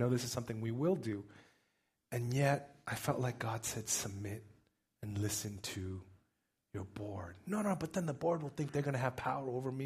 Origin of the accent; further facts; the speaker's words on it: United States; That's so American, right? I'm American, right?